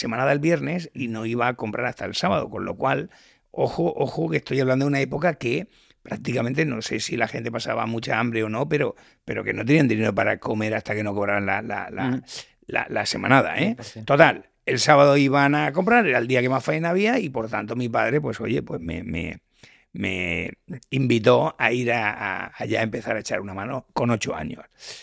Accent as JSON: {"language": "Spanish", "town": "Badalona", "region": "Catalonia", "country": "Spain", "tie": "born there", "said": "yo nací en Badalona junto con mi hermana menor. Los primeros nacieron en Barcelona, luego otros en Santa Coloma y luego ya los tres últimos nacimos en Badalona."}